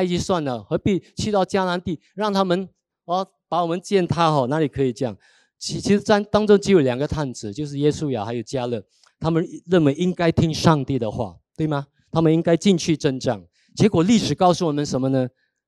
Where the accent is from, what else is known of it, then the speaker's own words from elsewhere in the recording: China; 明枪易躲，暗箭难防嘛，我们中国人都有讲这句话。